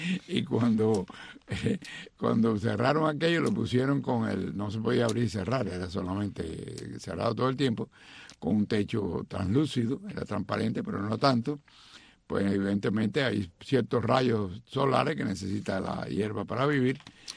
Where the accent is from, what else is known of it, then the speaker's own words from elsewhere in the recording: Cuba; en Cuba lo que éramos habanistas